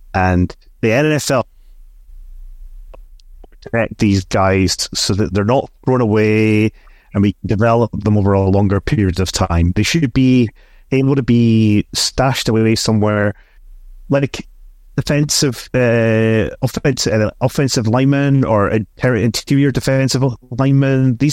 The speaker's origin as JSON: {"language": "English", "region": "Scotland", "country": "United Kingdom", "said": "So I come from Scotland, so I follow a football team"}